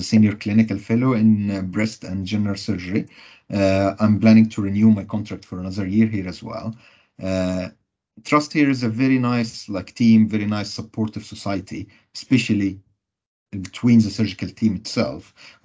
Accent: Egypt; moved away as an adult; now in United Kingdom; I'm a qualified surgeon in my home country, Egypt. I finished my training there in 2018, and then I chose to come to UK to start again.

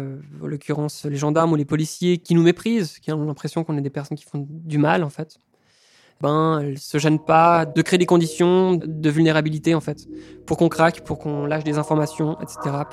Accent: Switzerland; j'ai grandi en Suisse et je fais de l'agriculture.

